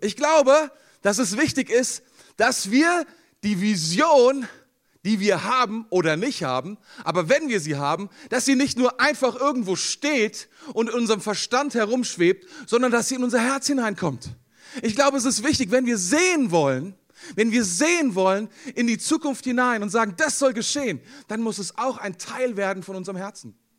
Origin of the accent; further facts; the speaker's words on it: Mainz, Rhineland-Palatinate, Germany; ich komme aus Mainz zusammen mit meiner Frau. Wir leiten dort die Basis, die ist nun 10 Jahre alt.